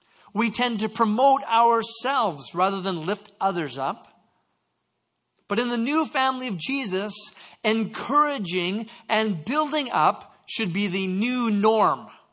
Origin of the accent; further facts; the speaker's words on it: Canada; Я не очень хорошо говорю по-русски. Я из Канады. Hi, how are you? I don't speak Russian very good, but I'm from Canada.